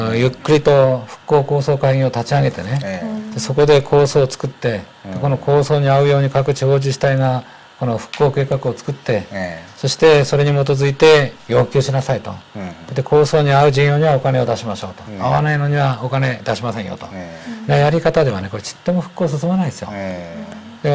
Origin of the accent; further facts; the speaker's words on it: Fukushima, Japan; 僕は福島県出身だからね、